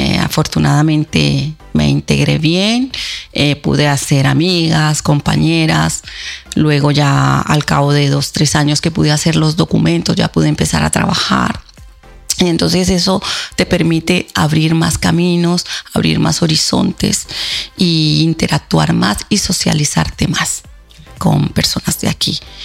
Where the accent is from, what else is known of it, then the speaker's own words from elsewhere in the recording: Colombia; me hice amiga de un par de chicas que eran de Pereira y de Tuluá, cercanas a mi tierra